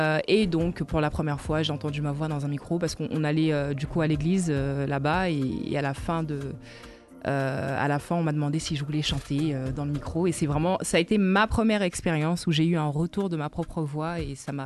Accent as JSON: {"language": "French", "town": "Basse-Terre", "region": "Guadeloupe", "country": "France", "tie": "born or raised there", "said": "Donc, effectivement, j'ai grandi à Basse-Terre, mais je viens de la Guadeloupe. Et Basse-Terre est une ville de la Guadeloupe."}